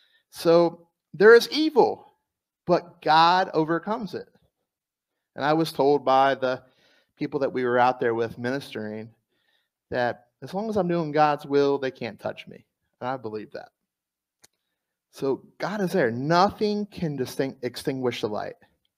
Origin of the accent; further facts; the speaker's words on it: Louisiana, United States; So I know you guys know I'm from South Louisiana, so I got to talk to you about South Louisiana.